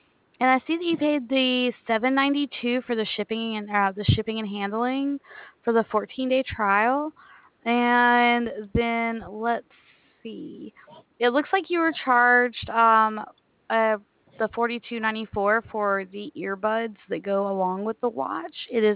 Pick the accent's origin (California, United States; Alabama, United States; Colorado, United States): Alabama, United States; Prattville; I'm from Alabama, actually.